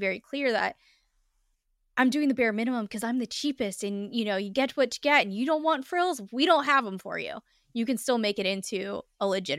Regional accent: California, United States; accent: California; And me with my thick California accent. I know that, you know, AI does not understand me either.

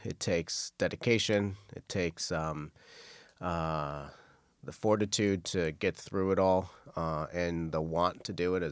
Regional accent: United States; also born or lived in Costa Rica; I grew up Jewish in America.

